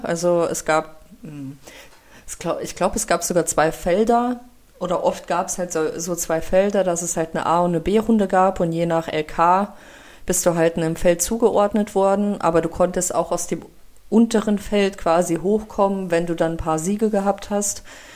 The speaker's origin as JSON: {"language": "German", "country": "Russia", "second_language": "German", "moved": "yes", "lives_now": "Germany", "said": "dass ich ja nicht hier geboren bin in Deutschland, und wir sind ja aus Russland hierher gekommen."}